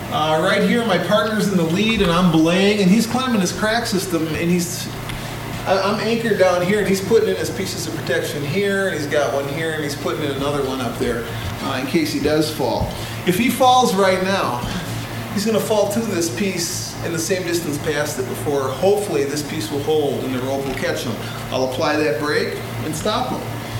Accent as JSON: {"language": "English", "region": "Minnesota", "country": "United States", "said": "I'm a Minnesotan."}